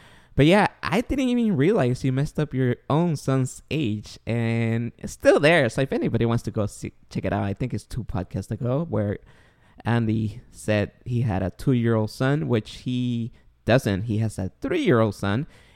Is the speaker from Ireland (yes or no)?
no; Guatemala; English is a second language; now in United States; As you guys don't know, I'm an immigrant from Guatemala. I'm still trying to learn English, both speaking and Grammarly.